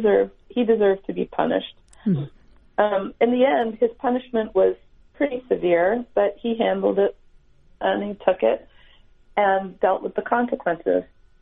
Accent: Newport Beach, California, United States; I'm from Newport Beach, California, so I'm kind of from where you are.

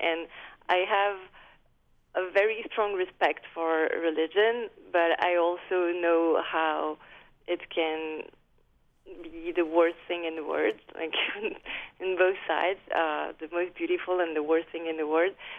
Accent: France; accent: French; English is a second language; Well, I read in a French newspaper, as you can hear with my accent

